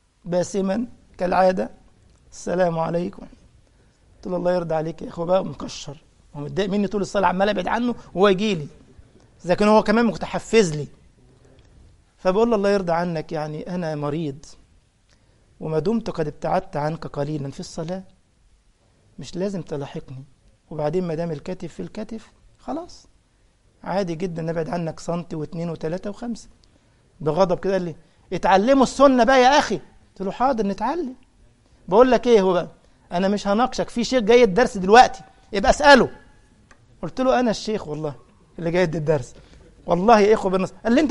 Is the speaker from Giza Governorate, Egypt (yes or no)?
no; Cairo Governorate, Egypt; كان عندي اسبوع دعوي في القاهرة عندنا في مصر في منطقة اسمها الويلي